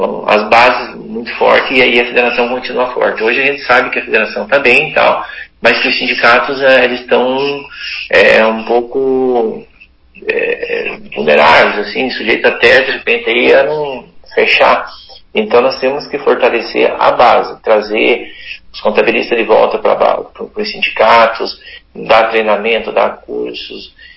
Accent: Prudentópolis, Paraná, Brazil; eu sou natural de Prudentópolis

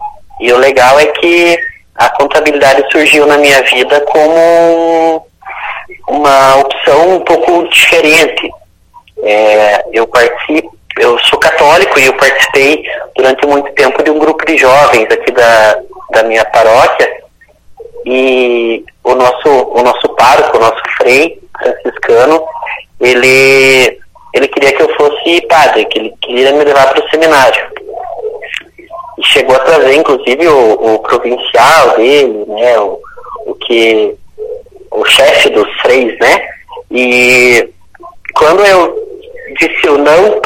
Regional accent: Porto União, Santa Catarina, Brazil; eu nasci em Porto União, Santa Catarina, né? Mas fui registrado como nascido em União da Vitória, no Paraná. Então, tenho um laço afetivo muito grande com a cidade, porque nasci aqui

